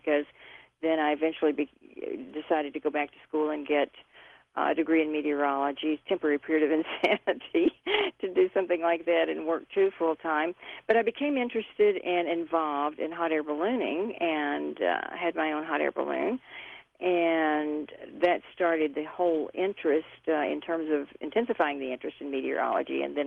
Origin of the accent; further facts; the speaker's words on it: Knoxville, Tennessee, United States; starting in my hometown of Knoxville and then moving on to Kansas City.